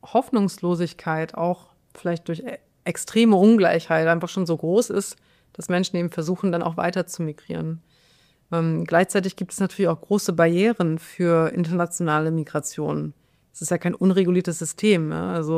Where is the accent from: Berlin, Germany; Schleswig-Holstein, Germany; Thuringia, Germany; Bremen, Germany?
Bremen, Germany; ich komme aus Bremen, aber an der Grenze zu Niedersachsen